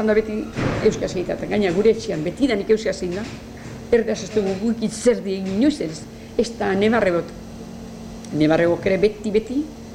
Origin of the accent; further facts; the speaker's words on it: Eibar, Basque Country, Spain; also born or lived in Bergara; Ni jaiotzez Bergara naiz. Baina lau urte ikarri ninduten Eibarrera.